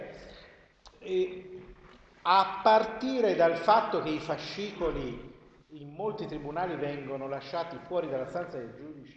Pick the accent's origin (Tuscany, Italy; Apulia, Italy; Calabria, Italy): Tuscany, Italy; Grosseto; io vengo da Grosseto